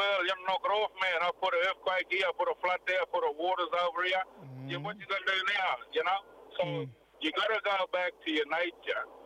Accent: Mareeba, Queensland, Australia; born there; now in Cairns, Australia; I was born in Mareeba, and I acknowledge from the bloodlines from the Rajri.

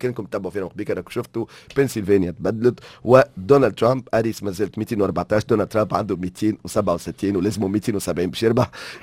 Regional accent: Tunisia

